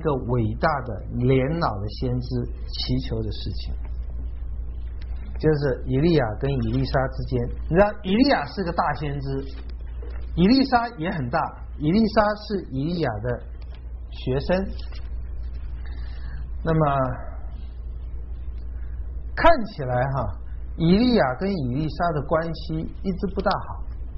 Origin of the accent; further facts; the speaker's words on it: Taiwan; 我们小的时候在台湾已经是这么富有了